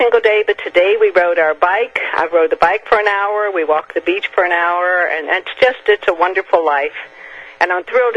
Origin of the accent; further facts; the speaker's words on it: Texas, United States; And I grew up in Texas.